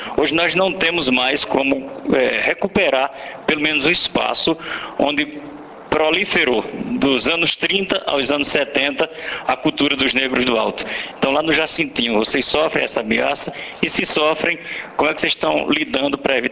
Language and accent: Portuguese; Santa Cruz do Capibaribe, Pernambuco, Brazil; Eu sou de Pernambuco, de Santa Cruz do Capibaribe, cidade do Agreste Setentrional daquele estado.